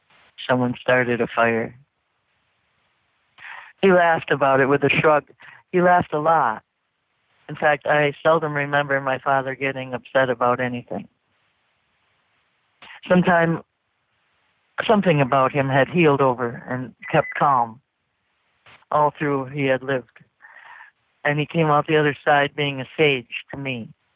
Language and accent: English; Arizona, United States; accent: Arizona; Oh, should I put my Arizona accent on?